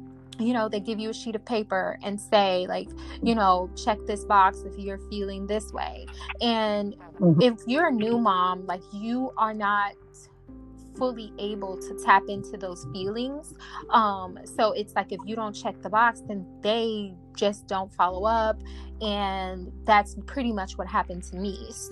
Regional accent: Cleveland, Ohio, United States; now in New York City, United States; So I'm actually originally from Cleveland, Ohio, but I currently reside in New York City. I've been here for almost 10 years.

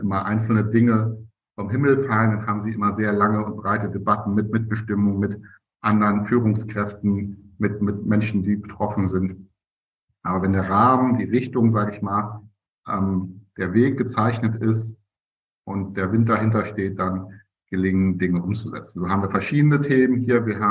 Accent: Berlin, Germany; also born or lived in Bremen / Hamburg; now in Kiel, Germany; ich bin hier in Kiel, ich komme ja aus Berlin ursprünglich, habe über Bremen-Hamburg einen Weg gemacht, bin jetzt hier in Kiel, was erstmal eine ganz, ganz tolle Lage ist. Wir sind da oben rechts auf der Karte, direkt an der Ostsee

